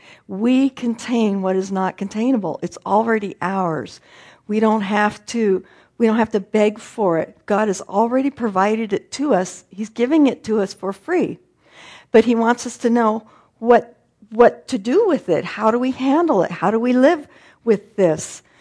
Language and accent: English; Oregon, United States; I came from Oregon, where everything is green and lush and wonderful.